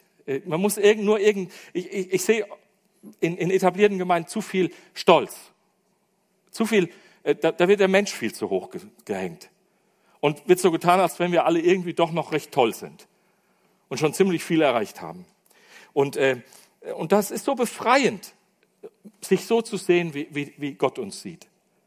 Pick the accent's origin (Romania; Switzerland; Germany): Germany; North Rhine-Westphalia; Wir sagen immer, ich komme aus dem Siegerland. Siegerland ist eine Welt für sich, findet ihr bei Google auch vielleicht, weiß ich nicht. Gehört zum südlichsten Zipfel von Nordrhein-Westfalen, ist ein fränkisches Volk